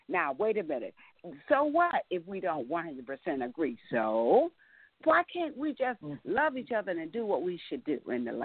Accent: Texas, United States; I'm from Texas.

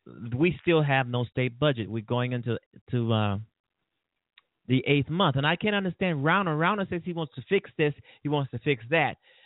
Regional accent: Chicago, Illinois, United States; it's almost embarrassing to say that I'm from Chicago. But I'm not going to be embarrassed, because I love this city.

